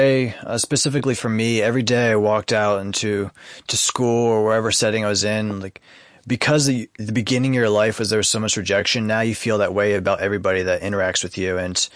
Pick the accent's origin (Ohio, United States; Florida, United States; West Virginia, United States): Florida, United States; Miami; born there; I was born in 1991 in Miami, Florida.